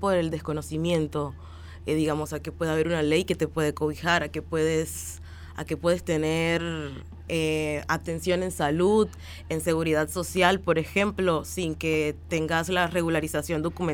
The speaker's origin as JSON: {"language": "Spanish", "country": "Colombia", "moved": "as an adult", "lives_now": "Argentina", "said": "Tengo 25 años, hace más o menos 2 años y medio llegué a Argentina. Vine con la motivación de estudiar un posgrado porque en mi país es bastante complicado poder acceder."}